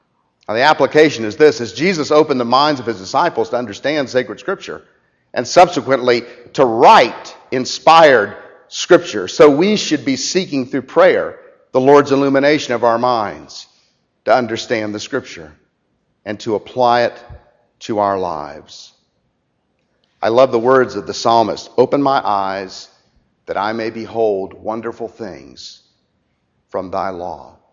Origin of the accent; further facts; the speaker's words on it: Orlando, Florida, United States; Every time I went to see her in Lakeland growing up in Orlando, she read the Bible.